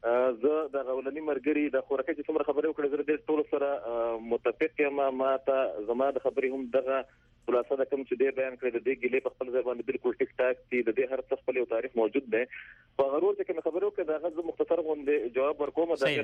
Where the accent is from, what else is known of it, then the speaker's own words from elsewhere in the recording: Swat, Khyber Pakhtunkhwa, Pakistan; زه د سوات یم